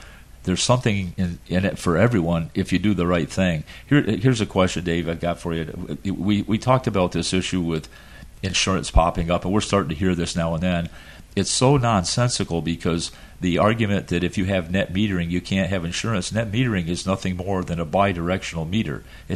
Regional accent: New York, United States; walking through my hometown of upstate New York when McKinley was assassinated.

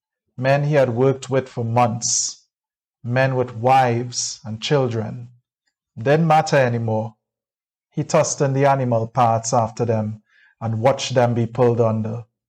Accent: Trinidad & Tobago; I am a writer from Trinidad and Tobago. I was born here, I am based here, worked here, was educated here, Trini to the bone.

